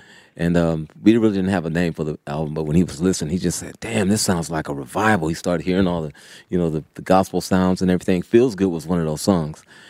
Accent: Oakland, California, United States; I grew up in West Oakland, Lower Bottoms, right across the street from Defermery Park.

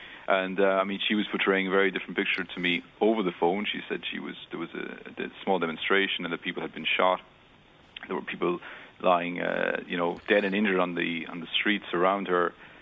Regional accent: Ireland; Being Irish

